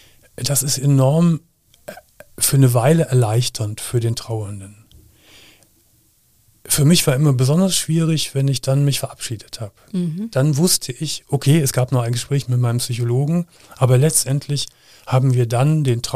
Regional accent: Gummersbach, North Rhine-Westphalia, Germany; Ich komme ja leider aus Gummersbach.

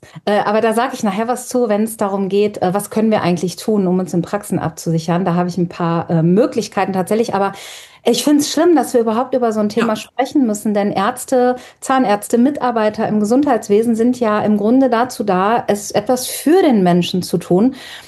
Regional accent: North Rhine-Westphalia, Germany; ich komme ja aus dem Ruhrgebiet, ich eine Praxis habe, die im Ruhrgebiet ansässig ist

